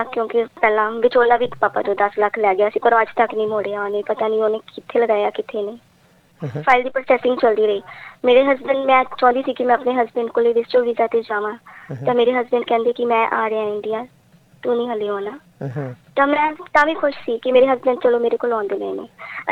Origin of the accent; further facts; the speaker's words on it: Punjab, India; ਜੀ, ਮੈਂ ਪੰਜਾਬ ਦੀ ਰਹਿਣ ਵਾਲੀ ਹਾਂ ਸਰ।